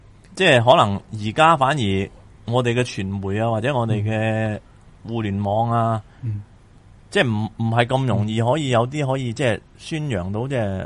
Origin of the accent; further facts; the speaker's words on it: China; 一般人，我哋中国人都有个咁样嘅印象咯